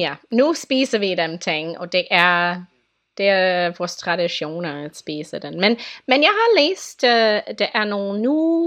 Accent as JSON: {"language": "Danish", "country": "United States", "second_language": "Danish", "said": "Og vi har, som amerikaner, vi har sådan en positivo, optimistic outlook."}